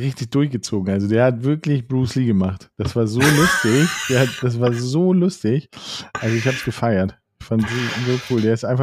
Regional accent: Hamburg, Germany; ich komme aus Poppenbüttel

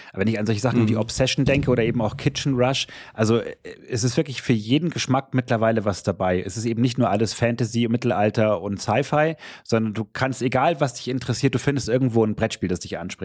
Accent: Aachen, North Rhine-Westphalia, Germany; Ich komme ja aus Aachen.

